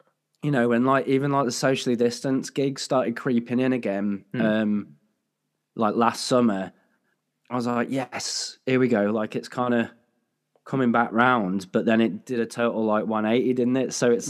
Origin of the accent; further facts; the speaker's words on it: Halesowen, West Midlands, United Kingdom; I'm originally from Birmingham, like Hales Owen, West Midlands